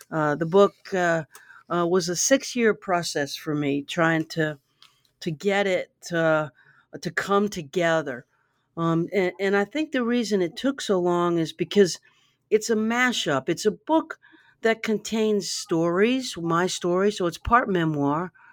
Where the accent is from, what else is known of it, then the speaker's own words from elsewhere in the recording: Baton Rouge, Louisiana, United States; I grew up in Baton Rouge, and the highlight of my week when I was a little person was when the bookmobile came and I got to pick my six books.